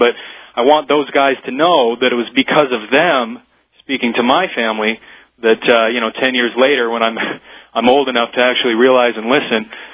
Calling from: Las Vegas, Nevada, United States; I'm calling from Las Vegas.

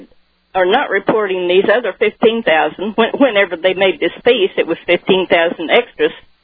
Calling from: Muskogee, Oklahoma, United States; Oklahoma.

